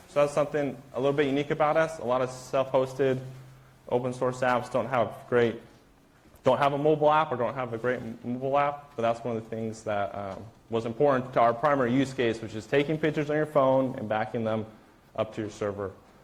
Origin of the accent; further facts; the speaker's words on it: United States; I'm from the United States. I flew into Germany and spent a few days there before coming up to Brussels.